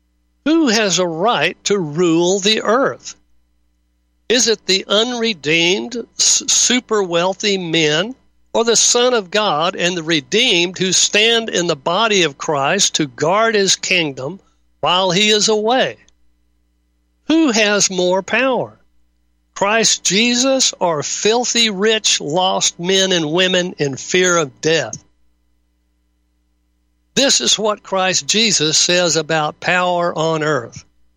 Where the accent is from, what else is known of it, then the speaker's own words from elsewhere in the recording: the South, United States; I mean, I grew up in the South.